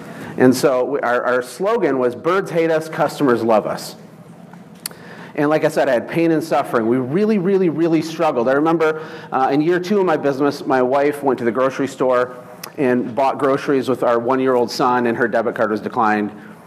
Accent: Michigan, United States; Most of you have absolutely no idea who I am, but I'm somewhat interesting. I'm from Michigan, and I got married about 15 years ago.

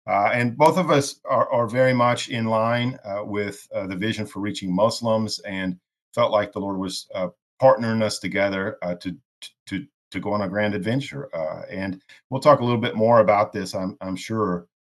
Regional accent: Deep South, United States; And she's from the Pacific Northwest originally, and I'm from the Deep South.

